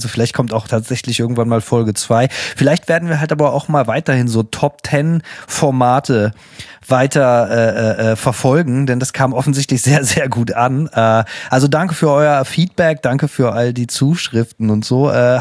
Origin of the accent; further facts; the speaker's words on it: Northern Germany, Germany; Ich weiß nicht, wie das in Berlin war, aber bei uns in Norddeutschland